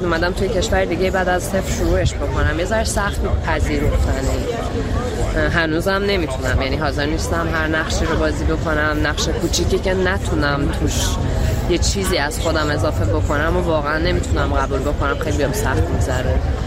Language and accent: Persian; Iran; من به عنوان یه ایرانی